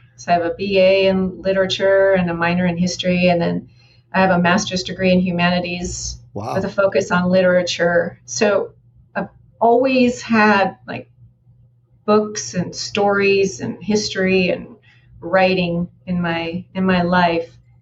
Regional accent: Tucson, Arizona, United States; So I'm from Tucson, Arizona, nice and sunny all the time, which is kind of funny seeing as I like to write about Vikings.

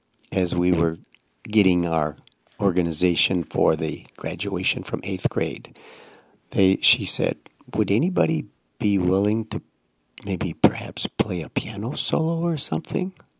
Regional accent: Prairie du Sac, Wisconsin, United States; I'm from Prairie du Sac, Wisconsin.

